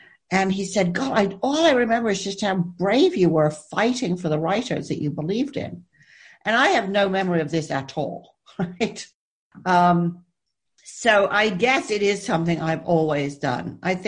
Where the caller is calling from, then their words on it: South West England, United Kingdom; I'm speaking from deepest, darkest Somerset, where I have locked down, which, as it turns out, is a perfectly lovely place to be.